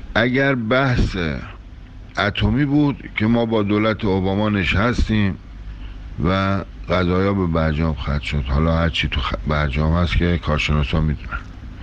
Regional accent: Iran; به عنوان یک ایرانی

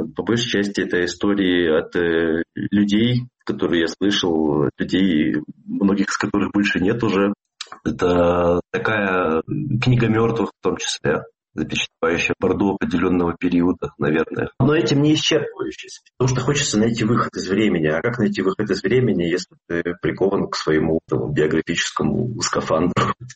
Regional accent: Rostov-on-Don, Rostov Oblast, Russia; also born or lived in Moscow / Saint Petersburg; Я жил в России, в Москве, в Петербурге. Детство провел в Ростове-на-Дону.

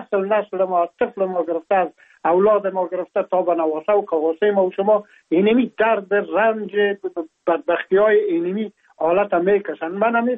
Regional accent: Afghanistan; moved away as an adult; now in France; ما هم در جمع عموم مردم هایی بودم که از افغانستان بر آمدم و تقریبا این 3.5 سال میشه که من در فرانسه زندگی میکنم

